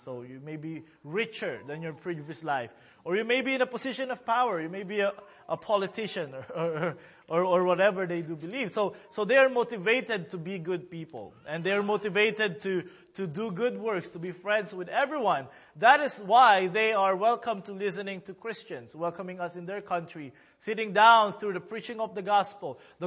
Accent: Cambodia; growing up in Cambodia, the Lord has taught us a lot of things. First of all, I praise the Lord that the Lord has helped us to learn the language. Me and my sisters, we speak the language fluently. We can read it and write.

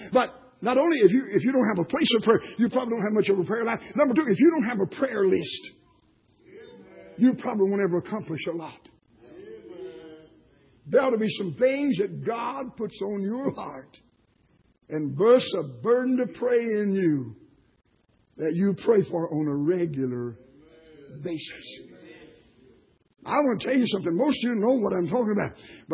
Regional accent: Tennessee, United States; You know, I used to pastor in the state of Tennessee. Anybody here from Tennessee? I'm from Tennessee.

